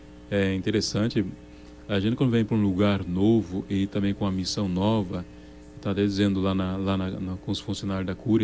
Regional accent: Toledo, Paraná, Brazil; also born or lived in Assis Chateaubriand; Eu nasci em Assis Chateaubriand, Paraná, né? Aos 10 anos aí meus pais foram embora para Toledo, tudo isso na área rural, né? E a minha raiz mesmo é Toledo, né? Então tenho parente lá

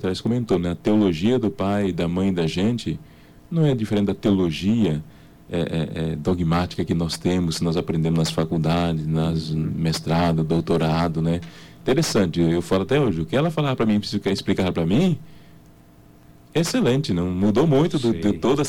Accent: Romaria, Minas Gerais, Brazil; nós somos de Romaria, né?

